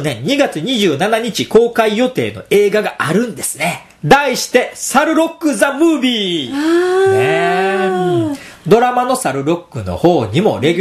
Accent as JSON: {"language": "Japanese", "town": "Hamamatsu", "region": "Shizuoka", "country": "Japan", "said": "僕の出身地の静岡県では、あれがぜひ欲しいという声が高いみたいで、実家がある浜松の方に帰るとたまに見かけます"}